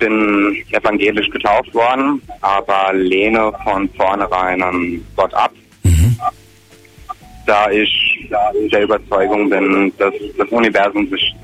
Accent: Darmstadt, Hesse, Germany; now in Groß-Umstadt, Germany; Ich komme nicht direkt aus Bayern, ich komme aus Darmstadt, wohne aber momentan in Großumstadt, das ist in der Nähe vom Odenwald.

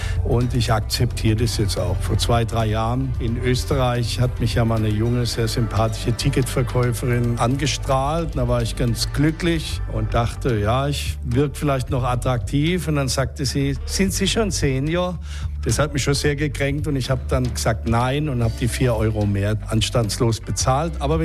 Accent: Darmstadt, Hesse, Germany; Also als 5-6-Jähriger ist in meiner Heimatstadt Darmstadt immer noch Kriegsfolgen abgebaggert worden.

